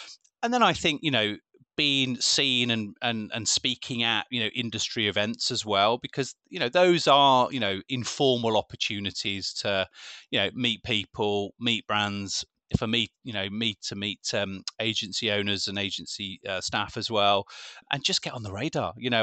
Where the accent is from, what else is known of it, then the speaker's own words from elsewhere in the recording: Birmingham, West Midlands, United Kingdom; I am local. I am from Birmingham